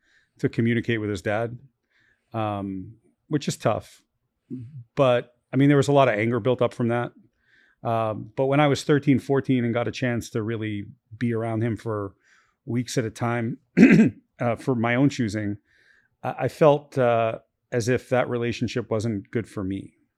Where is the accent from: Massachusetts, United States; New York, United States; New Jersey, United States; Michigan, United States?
New York, United States; Brooklyn; also born or lived in Baltimore; So I grew up as a kid in South Brooklyn in Gravesend, Coney Island, near Coney Island.